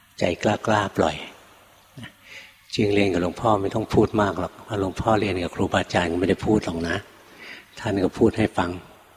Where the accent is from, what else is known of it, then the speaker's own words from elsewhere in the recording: Bangkok, Thailand; เราคนกรุงเทพ ราภาวนาอยู่ในกรุงเทพ